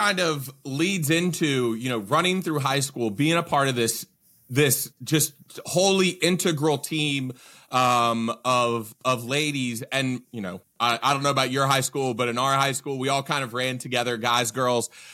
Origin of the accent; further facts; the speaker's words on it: Virginia Beach, Virginia, United States; I moved in 2020, you know, when I grew up in Virginia Beach.